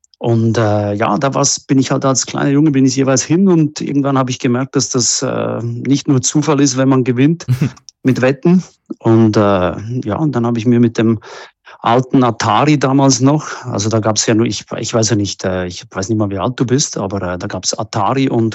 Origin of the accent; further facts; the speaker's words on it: Mainfeld, Switzerland; Ich bin aufgewachsen in Mainfeld.